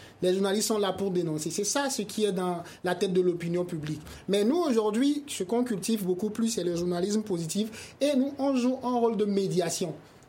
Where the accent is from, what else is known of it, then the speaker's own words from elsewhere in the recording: Niger; now in Mali; ici, au Mali, les gens sont beaucoup plus ouverts que chez nous au Niger.